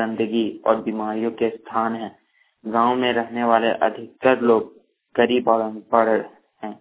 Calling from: Jharkhand, India; ग्राम दाऊ खैर कप्पा कंडाऊ जिला हजारीबाग से बोल रहा हूँ।

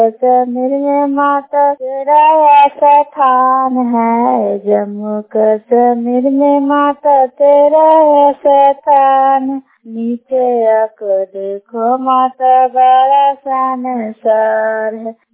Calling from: Hasni, Bihar, India; मैं हसनी पंचायत हसनी गांव से बोल रहा हूँ। झूला नालंदा का चांदी के रहने वाला हूँ।

